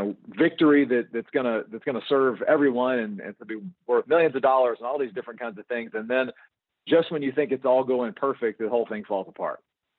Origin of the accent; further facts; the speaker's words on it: Louisiana, United States; and I'm a originally from Louisiana, so I love the Saints.